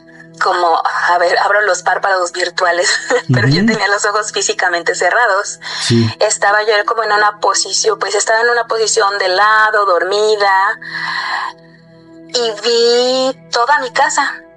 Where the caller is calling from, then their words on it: Cuernavaca, Morelos, Mexico; de Cuernavaca.